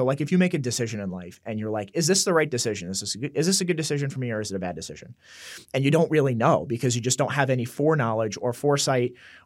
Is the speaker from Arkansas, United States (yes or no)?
no; Michigan, United States; So I was born and raised in South Michigan and kind of in the middle of nowhere.